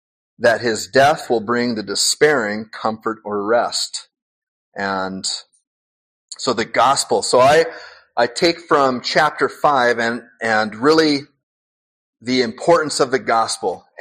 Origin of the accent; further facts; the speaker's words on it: Spokane, Washington, United States; born there; And so I'll start with, I was born in Spokane, Washington, my mom and dad